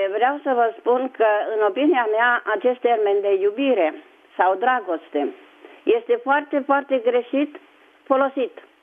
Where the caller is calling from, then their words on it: Bucharest, Romania; și vă sunt din București.